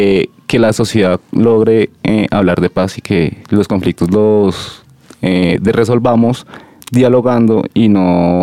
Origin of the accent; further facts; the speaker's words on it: Bogotá, Colombia; also born or lived in Quindío; Vengo trabajando temas de paz desde el Quindío. Soy de Bogotá, pero por razones personales y familiares tuve que emigrar allá.